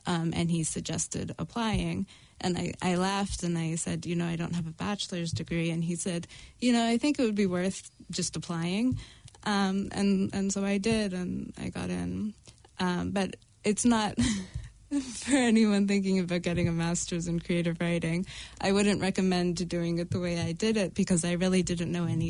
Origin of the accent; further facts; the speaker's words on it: Massachusetts, United States; I grew up in Massachusetts